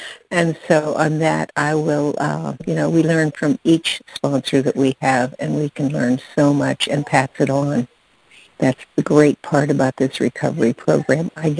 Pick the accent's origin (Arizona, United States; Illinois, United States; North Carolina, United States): Arizona, United States; from Arizona, compulsive eater.